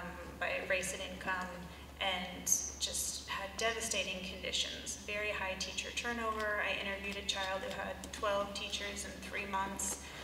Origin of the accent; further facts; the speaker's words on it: Washington, United States; also born or lived in Florida; I grew up in Washington State, which has very, very little choice. I think we have 16 charter schools.